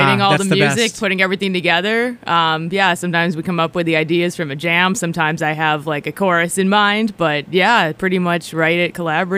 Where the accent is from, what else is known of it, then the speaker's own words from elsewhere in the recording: Minnesota, United States; I grew up in Minnesota in the 90s, and … was always in the background there.